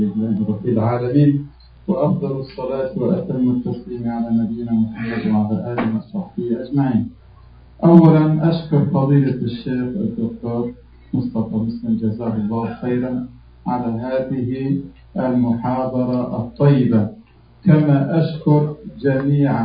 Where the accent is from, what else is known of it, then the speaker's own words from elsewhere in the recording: Aleppo Governorate, Syria; أنا كردي من أكراد سوريا، مفتي منطقة عفرين.